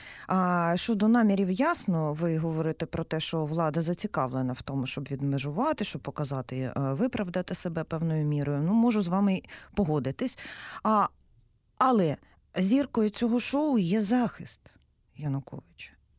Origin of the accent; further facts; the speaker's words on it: Luhansk, Luhansk Oblast, Ukraine; я в цей час теж була в Луганську, я взагалі луганчанка